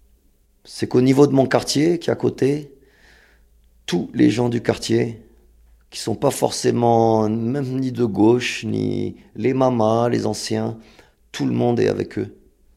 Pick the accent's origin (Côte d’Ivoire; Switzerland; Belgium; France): France; born there; Nous, on est nés en France, dans le pays du tout nucléaire.